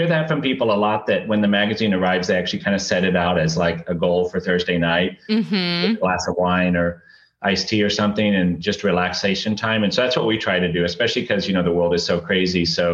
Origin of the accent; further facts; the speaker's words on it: Abilene, Texas, United States; I grew up in Abilene, Texas. And so my dad grew up on a farm in North Texas.